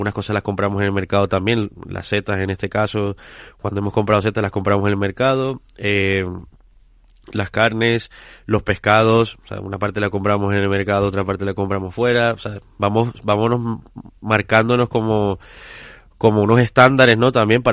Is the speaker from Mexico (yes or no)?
no; Colombia; yo soy de Colombia y yo cuando llego a Colombia pues voy mucho al mercado